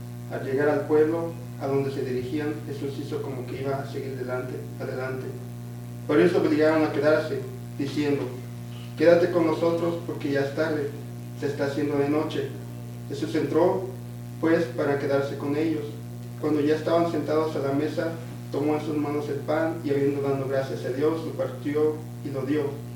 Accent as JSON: {"language": "Spanish", "town": "Mount Vernon", "region": "Washington", "country": "United States", "said": "venimos de Mount Vernon, Washington. Somos líderes en la iglesia luterana que tenemos"}